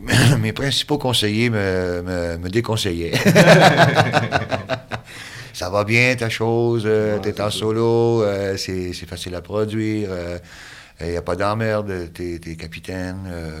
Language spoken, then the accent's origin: French; Quebec, Canada; Oui, c'est une région qui est à 600 km au nord de Montréal